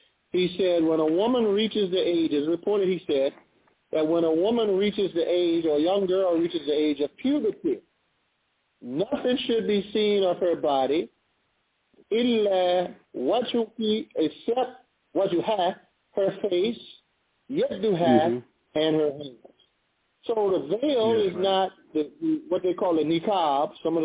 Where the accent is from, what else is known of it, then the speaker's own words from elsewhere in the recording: Jacksonville, Florida, United States; We grew up together in the Blodgett homes in Jacksonville.